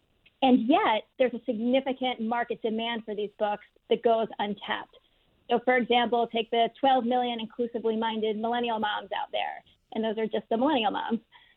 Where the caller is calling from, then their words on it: Cumberland, Maine, United States; Hi, Cumberland, Maine.